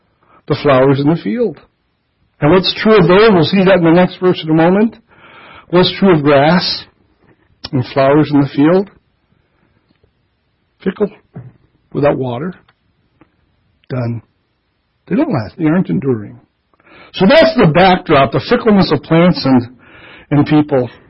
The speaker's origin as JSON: {"language": "English", "region": "New York", "country": "United States", "tie": "born or raised there", "also_born_or_lived": "Minnesota", "said": "You know, I came from Minnesota and grew up in western New York, which is a lot of rain, year-round, all the time."}